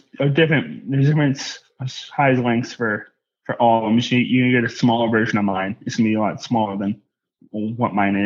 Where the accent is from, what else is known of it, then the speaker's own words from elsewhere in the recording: New England, United States; Growing up in New England, you kind of have to learn to drive in the snow.